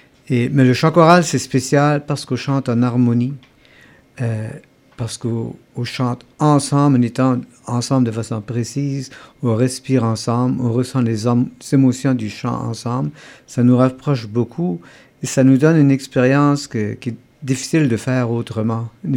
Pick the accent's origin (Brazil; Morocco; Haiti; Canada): Canada; Chéticamp, Nova Scotia; comme on est des Acadiens de Chéticamp